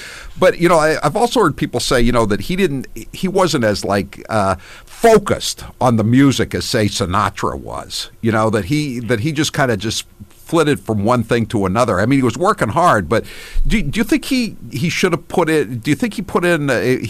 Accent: Massachusetts, United States; I'm from Massachusetts, so I've studied and read everything about

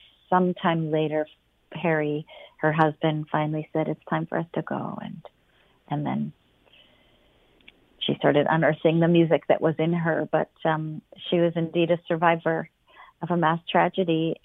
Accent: London, United Kingdom; born there; So I was born in London.

